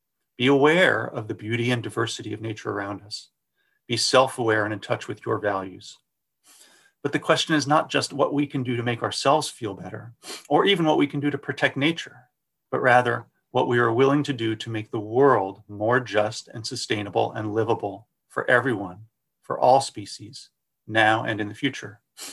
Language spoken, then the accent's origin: English; New York City, New York, United States; So I grew up in Brooklyn, New York. So you couldn't go whale watching in New York when I was growing up